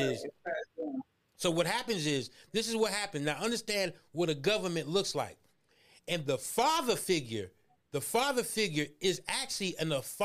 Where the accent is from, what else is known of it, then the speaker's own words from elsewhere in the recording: Brooklyn, New York, United States; I'm going to introduce y'all my homie from my city, from my hometown, from BK, New York